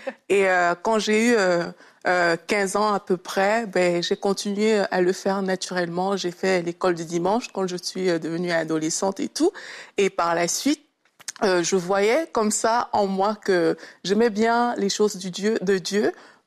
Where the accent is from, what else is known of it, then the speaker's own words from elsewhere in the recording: Cameroon; born there; je suis née au Cameroun et puis mes parents et tout nous ont emmenés à l'église un peu de façon naturelle.